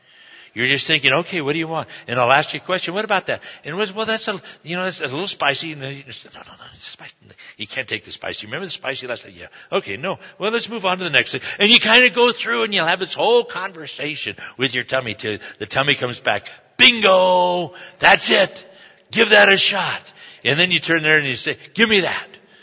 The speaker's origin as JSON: {"language": "English", "region": "Scotland", "country": "United Kingdom", "said": "I'm a Scotsman. I don't see many Scotsmen around here."}